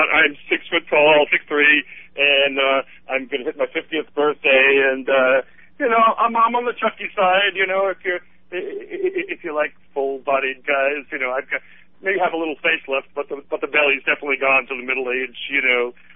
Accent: New York City, New York, United States; But I grew up in New York City. I'm a New York City boy. I left home at 14

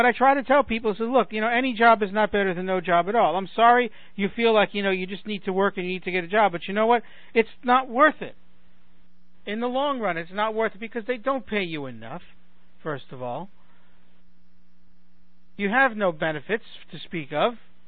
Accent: New York, United States; now in Chicago, United States; when I grew up in New York, we had a lot of mom-and-pop stores

